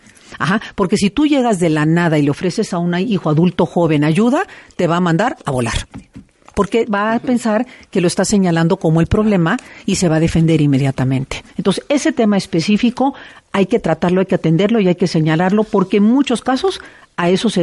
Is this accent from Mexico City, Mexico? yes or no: no; Veracruz, Mexico; moved away; also born or lived in Puebla; yo soy de Veracruz y mi salir al mundo fue ir de Veracruz a Puebla.